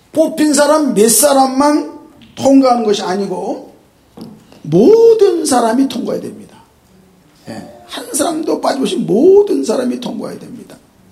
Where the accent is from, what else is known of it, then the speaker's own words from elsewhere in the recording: Incheon, South Korea; 인천이 고향인데 어머니가 영종도로 시집을 가셨습니다. 저도 따라가느라고 인천 앞바다를 건너갔습니다.